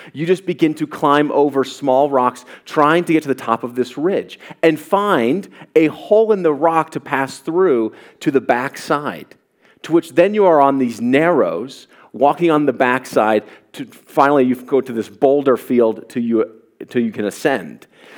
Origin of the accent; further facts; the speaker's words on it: Colorado, United States; You know, I grew up in Colorado on the Front Range and pretended to be somewhat of an outdoorsman from time to time.